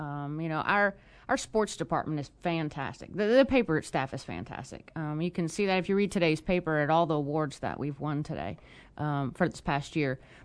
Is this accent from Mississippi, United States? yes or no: yes; Mississippi, United States; also born or lived in New Orleans, United States; I was born in New Orleans, but I moved to Mississippi when I was in the third grade, and I have lived in Mississippi ever since